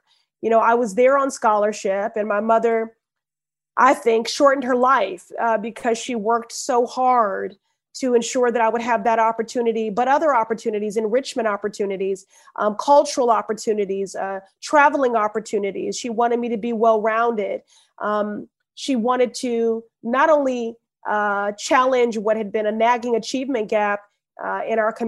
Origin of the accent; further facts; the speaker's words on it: Chicago, Illinois, United States; And then growing up in Chicago, where I saw a female mayor in Jane Byrne and a Black mayor in Harold Washington.